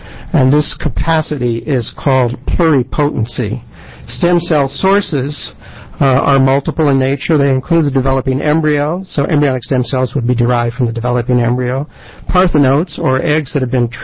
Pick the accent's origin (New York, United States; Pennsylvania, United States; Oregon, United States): Oregon, United States; Portland; I'm from Portland, representing OHSU.